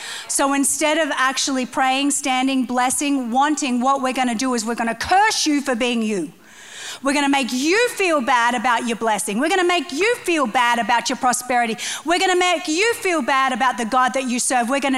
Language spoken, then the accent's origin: English; Australia; moved away as an adult; now in United States; I'm an immigrant. My husband and I moved here 15 years ago from Australia. We got naturalized 2 years ago in San Diego. Yeah, so we're American citizens.